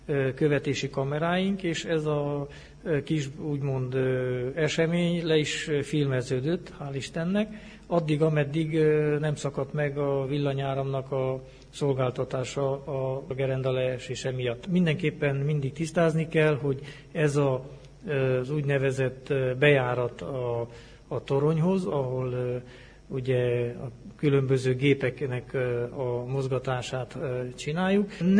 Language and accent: Hungarian; Mureș County, Romania; also born or lived in Erdőszentgyörgy; Nem itt születtem, én nyáradmenti vagyok. A szüleim munkahelye által kerültem ide